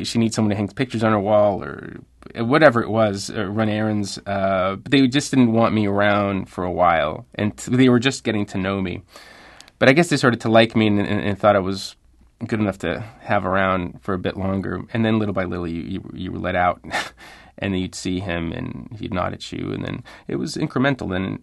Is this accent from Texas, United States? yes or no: yes; Laredo, Texas, United States; Even though I was raised on the American side, all my family was on the Mexican side. My grandparents were on the Mexican. So you go back and forth daily.